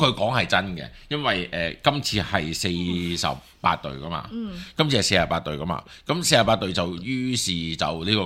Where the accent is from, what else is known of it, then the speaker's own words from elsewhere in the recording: Hong Kong; 我哋香港人